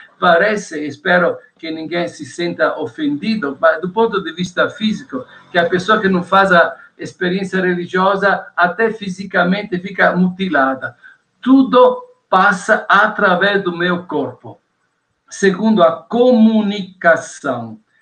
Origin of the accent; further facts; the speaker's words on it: Italy; accent: Italian; Portuguese is a second language; now in Brazil; Se eu estou falando agora, estou carregando o meu sotaque de italiano, e aquelas poucas vezes que vou na Itália, agora é proibido estes dias ir até lá, e as pessoas que falam comigo me perguntam de onde eu sou